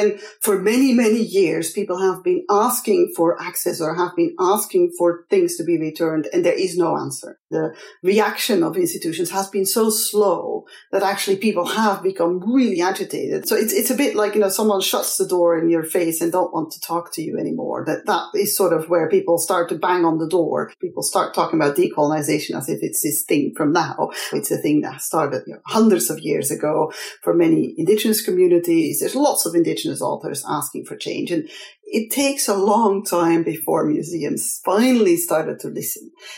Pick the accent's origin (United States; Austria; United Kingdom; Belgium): Belgium; English is a second language; also born or lived in Congo; So I'm from Belgium. I was educated within sort of in the Congo.